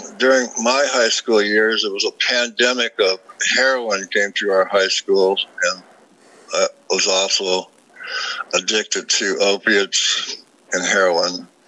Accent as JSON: {"language": "English", "town": "Detroit", "region": "Michigan", "country": "United States", "tie": "born there", "said": "I was born in Detroit, Michigan, and in a very successful family, but a very crazy family."}